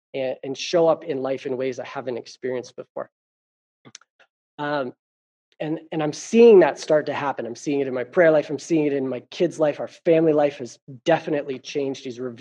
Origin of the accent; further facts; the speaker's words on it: Ontario, Canada; born there; You know me, I'm not from these parts. And the Saskatoon revival was in 1971. I was born in 82 in Ontario.